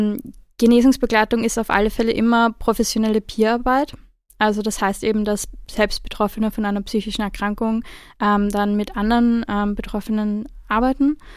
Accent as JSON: {"language": "German", "region": "Vienna", "country": "Austria", "tie": "born or raised there", "said": "ich bin 32 Jahre alt, ich bin in Wien geboren und aufgewachsen, ja, manchmal mehr, manchmal weniger gerne in der Großstadt."}